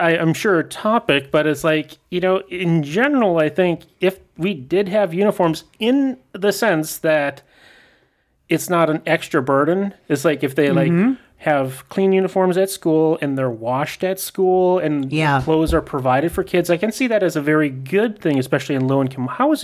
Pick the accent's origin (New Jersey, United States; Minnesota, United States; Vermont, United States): Minnesota, United States; St. Cloud; Yeah, Minnesota, St. Cloud area.